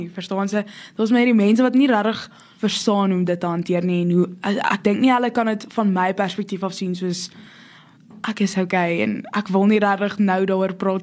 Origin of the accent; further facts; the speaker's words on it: Pretoria, Gauteng, South Africa; Ek is gebore in Pretoria, ook hier so groot geword. Ek is in Afrikaanswer Meisieskool Pretoria. En ja, ek is matrikulant, so ek is 18.